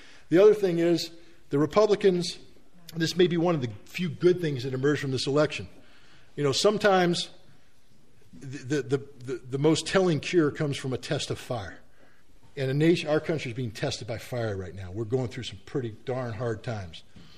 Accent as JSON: {"language": "English", "country": "United States", "said": "as an American, as a nation of law, see, we're not the Soviet Union."}